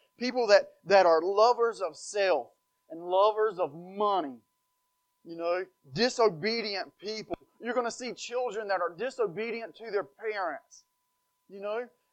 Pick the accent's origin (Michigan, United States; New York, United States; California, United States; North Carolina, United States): North Carolina, United States; So I'm from North Carolina, and we had a hurricane come through there last night.